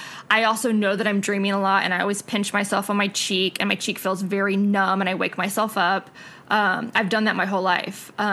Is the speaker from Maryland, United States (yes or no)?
no; Arlington, Texas, United States; So I grew up in Arlington, Texas. I lived on this corner house, brick house, big tree in the front yard.